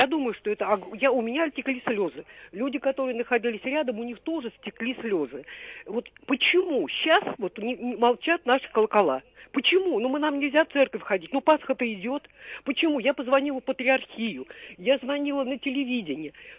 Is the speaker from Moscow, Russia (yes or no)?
yes; Moscow, Russia; я из Москвы.